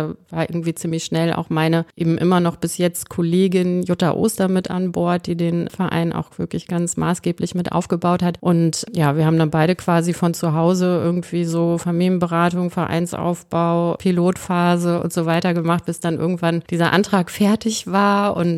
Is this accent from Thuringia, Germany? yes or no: no; Bonn, North Rhine-Westphalia, Germany; born there; bin aber Bonnerin. Ich bin in Bonn geboren, im Johanniter-Krankenhaus.